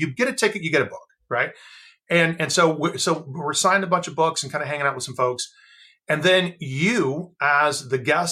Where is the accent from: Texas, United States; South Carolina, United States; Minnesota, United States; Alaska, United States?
South Carolina, United States; And so I grew up in South Carolina. And so, you know, barbecue sauce was in my baby bottle growing up.